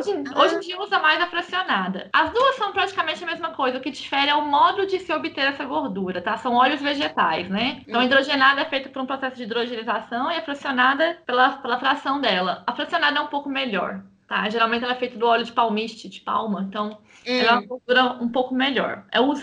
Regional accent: Uberlândia, Minas Gerais, Brazil; eu sou de Uberlândia.

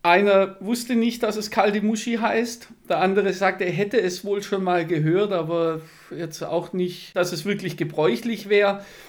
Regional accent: Baden-Württemberg, Germany; Allerdings bei uns im Schwabenland hat es Korea geheißen.

